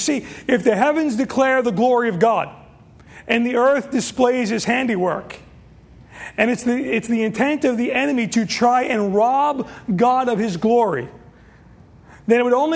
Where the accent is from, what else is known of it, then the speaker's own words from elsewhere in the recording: New York, United States; We're from New York.